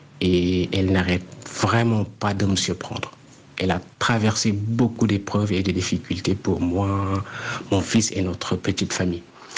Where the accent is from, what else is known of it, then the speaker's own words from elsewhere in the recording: Dakar, Senegal; j'ai 29 ans, je suis sénégalais et je vis à Dakar.